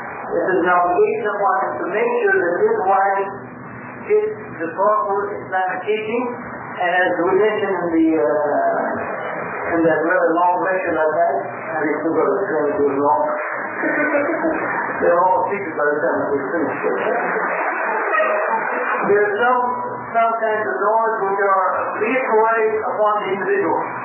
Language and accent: English; Spain; probably a famous scholar from my home country, Spain. You'll notice in my lectures I quote lots of scholars from Spain for some reason.